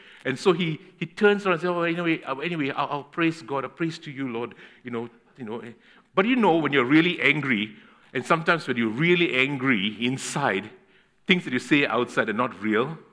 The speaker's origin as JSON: {"language": "English", "country": "Malaysia", "moved": "yes", "lives_now": "Australia", "said": "I come from Malaysia. I've came to Australia, and now I'm under the authority and the laws of Australia, no longer under the authority and the laws of Malaysia."}